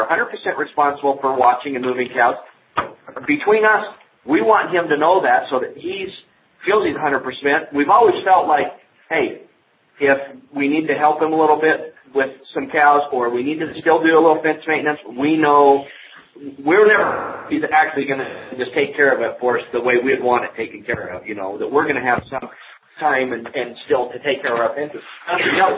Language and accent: English; Kanab, Utah, United States; I mean, I was born and raised, I grew up in Kanab, and I've never lived in Southern California or Phoenix or whatever.